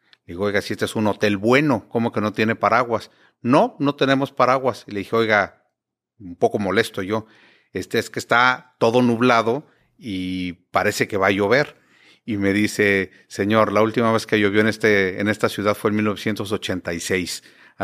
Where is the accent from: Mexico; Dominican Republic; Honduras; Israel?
Mexico; Monterrey, Nuevo León; also born or lived in Mexico City; Yo realmente nací en la Ciudad de México, pero me crié toda mi vida en Monterrey.